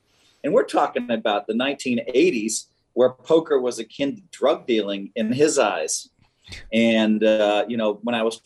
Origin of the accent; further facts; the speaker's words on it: Madison, Wisconsin, United States; Well, I mean, I grew up in Madison, and you know, football Saturdays are a huge deal there.